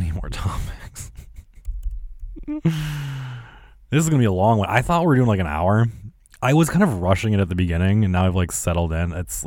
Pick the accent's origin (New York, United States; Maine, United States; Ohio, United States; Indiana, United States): New York, United States; I'm not used to walking around. I'm from New York.